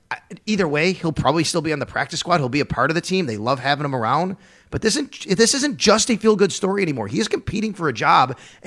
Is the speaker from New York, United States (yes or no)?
yes; Buffalo, New York, United States; going back to even, you know, growing up in Buffalo